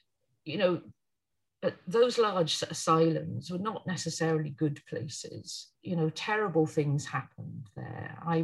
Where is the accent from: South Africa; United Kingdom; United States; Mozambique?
United Kingdom; Wales; I grew up in Wales. I think it's an important factor in my life that I grew up within a small community, in fact, a very small community, basically lived in the middle of nowhere